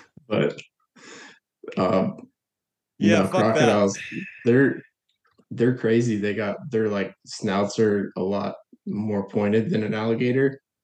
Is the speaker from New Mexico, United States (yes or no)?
no; Florida, United States; I've always just been fishing a lot because I grew up in Florida.